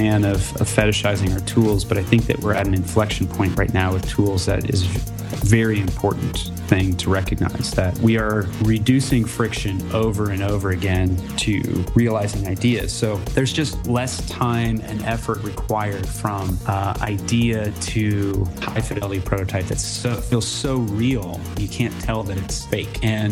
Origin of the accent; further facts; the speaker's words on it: Midwest, United States; also born or lived in Iowa / Nebraska / Missouri; My background, I grew up in the Midwest. I grew up in Iowa and Nebraska and Missouri and moved around a bit.